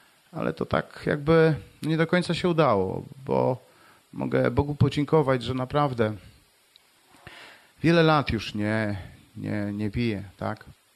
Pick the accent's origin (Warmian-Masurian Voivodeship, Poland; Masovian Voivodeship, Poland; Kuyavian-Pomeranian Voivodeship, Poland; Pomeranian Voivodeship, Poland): Warmian-Masurian Voivodeship, Poland; Morąg; w której ja z Morąga w ogóle pochodzę, to tak jak ktoś pomyli z Mrągowem, to nie ma problemu, też fajne miasto, także to te dwa miasta gdzieś tam na Mazurach leżące